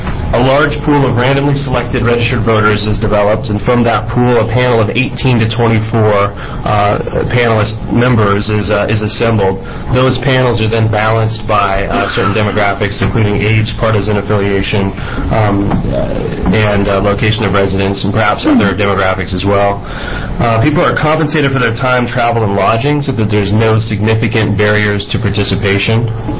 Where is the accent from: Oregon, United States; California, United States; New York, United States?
Oregon, United States; Salem; now in Portland, United States; I live in Portland, Oregon, and I was born and raised in Salem.